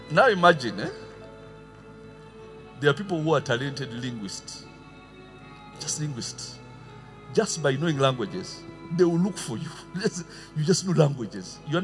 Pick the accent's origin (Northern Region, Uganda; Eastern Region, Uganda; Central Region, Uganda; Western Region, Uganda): Western Region, Uganda; Then what shocked me is she learned that I'm from Bunyoro.